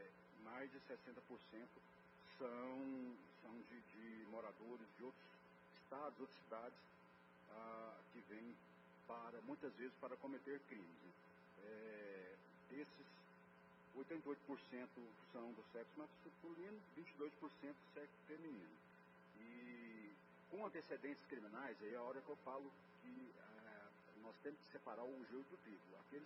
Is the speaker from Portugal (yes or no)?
no; Anápolis, Goiás, Brazil; principalmente eu que sou de Anápolis aqui